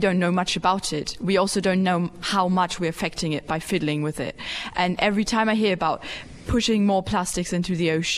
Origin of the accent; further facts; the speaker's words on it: Wolfsburg, Lower Saxony, Germany; So I'm from Wolfsburg, which is...